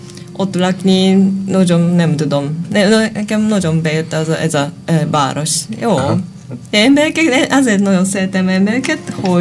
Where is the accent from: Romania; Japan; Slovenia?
Japan; Tokyo; Hungarian is a second language; now in Hungary; Japánból, Tokióban születtem, de Tokióból jöttem Magyarországon.